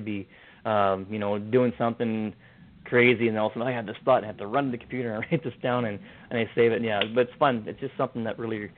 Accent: Saskatchewan, Canada; So where I grew up in Saskatchewan, we all of us boys had nicknames.

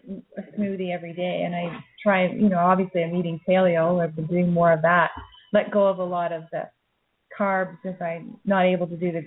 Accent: Ontario, Canada; Not far from Toronto.

